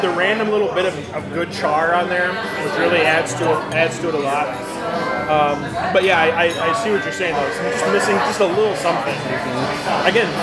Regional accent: Minnesota, United States; As a Minnesotan, I feel bad saying this, but I'm slowly coming around to beets.

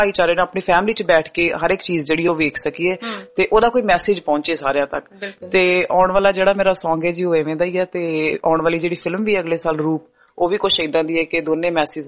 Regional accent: Amritsar, Punjab, India; ਮੈਂ ਪੰਜਾਬ ਅੰਮ੍ਰਿਤਸਰ ਤੋਂ ਬਿਲੋਂਗ ਕਰਦੀ ਹਾਂ

